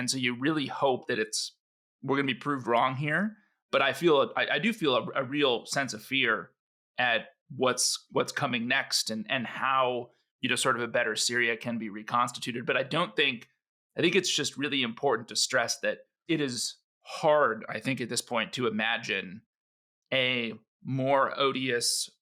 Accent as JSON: {"language": "English", "country": "United States", "said": "as an American working at the embassy in Damascus"}